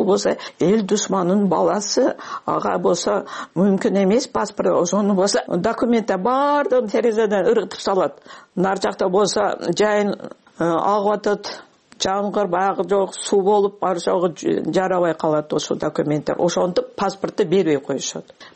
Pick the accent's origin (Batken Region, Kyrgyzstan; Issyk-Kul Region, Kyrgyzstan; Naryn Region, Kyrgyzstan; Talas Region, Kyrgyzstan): Batken Region, Kyrgyzstan; Kyzyl-Kiya; born there; also born or lived in Osh; Кызылкияда 53 жылы мен төрөлдүм андан кийин 56 жылы көчүп кетишет. Жер титирөө болгондон кийин кайра Ошко көчүп келишет.